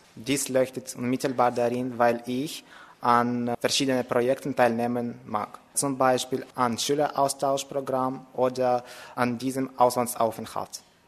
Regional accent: Izmail, Odesa Oblast, Ukraine; German is a second language; Ich stamme aus der Ukraine, aus Izmajo, einer Stadt im Odessa-Gebiet, am linken Ufer der Donau. Ich bin 1997 geboren

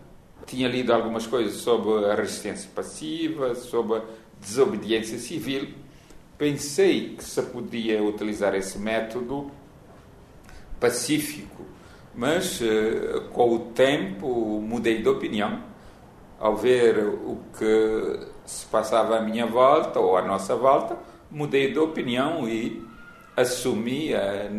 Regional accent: Cape Verde; Não, olha que eu sou cabo-verdiano, não é?

